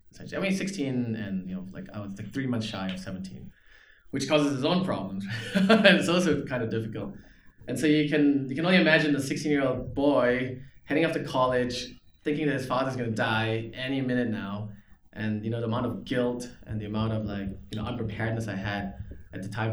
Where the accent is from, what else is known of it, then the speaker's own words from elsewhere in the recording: Singapore; Yeah, growing up in Singapore is great.